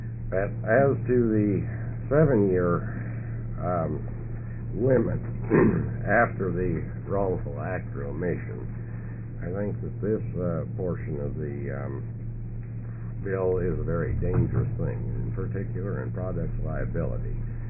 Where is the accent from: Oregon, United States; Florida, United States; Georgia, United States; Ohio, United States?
Oregon, United States; Burns; I am a lawyer from Burns, Oregon, and I would like to appreciate the opportunity to comment upon Senate Bill 134